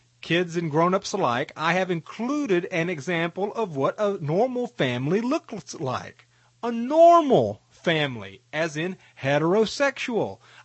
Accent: Tennessee, United States; Going back to the news and staying in Tennessee, my home state provides us with a little bit of good news

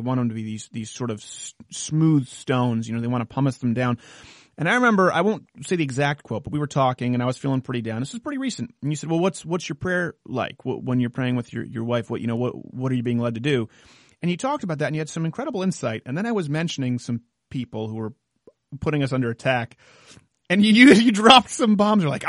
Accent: Canada; I come from Canada where we still have the Queen and her money

